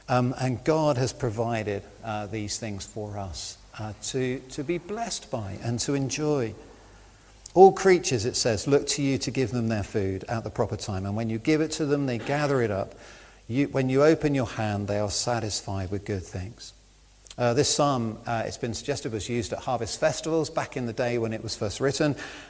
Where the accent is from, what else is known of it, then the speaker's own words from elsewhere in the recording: England, United Kingdom; I'm proper English, so I've whinged about it like everybody else who's English